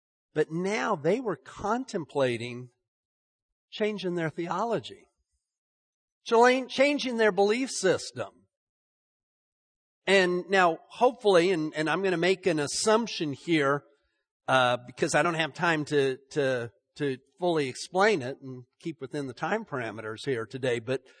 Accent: Salt Lake City, Utah, United States; I grew up in Salt Lake City, and after going there last week, seeing that temple again and hanging around those people

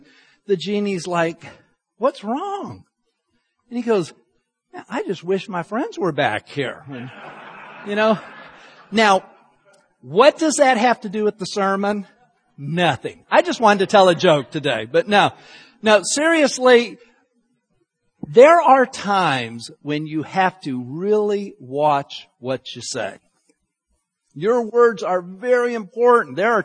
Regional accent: Utah, United States; Now, I grew up in Utah, and so the Aggies are the Utah State Aggies that are in Logan, Utah.

